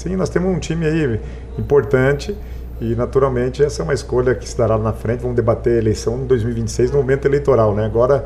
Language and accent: Portuguese; Pato Branco, Paraná, Brazil; also born or lived in Maringá; eu sou nascido em Maringá, fui criado em Pato Branco, sou um menino aqui no interior.